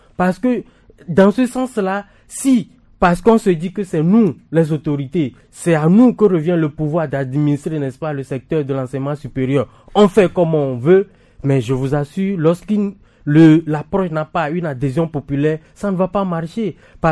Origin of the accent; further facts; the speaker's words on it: Togo; parce que on est togolais, on comprend